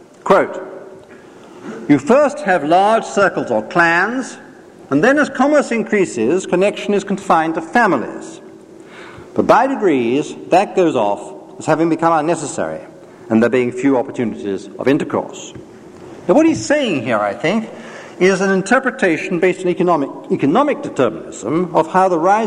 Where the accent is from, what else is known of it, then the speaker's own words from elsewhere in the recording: England, United Kingdom; now in United States; I, as an Englishman, first came to America in 1942.